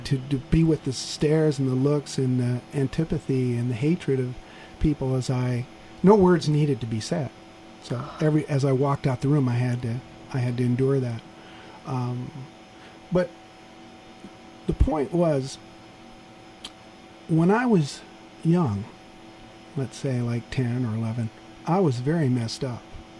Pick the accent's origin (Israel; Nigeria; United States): United States; Los Altos Hills, California; I was raised in Los Altos Hills on the orchards.